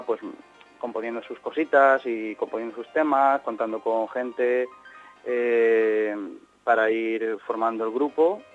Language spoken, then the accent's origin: Spanish; San Vicente del Raspeig, Valencian Community, Spain; y yo, que soy de San Vicente, estamos dispersos, nos juntamos en Pinoso